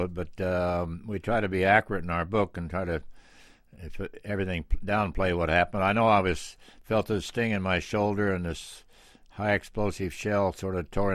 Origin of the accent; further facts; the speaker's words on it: Kansas, United States; I don't know how I got in the ski troops when I was from Kansas, which is about as flat as this table.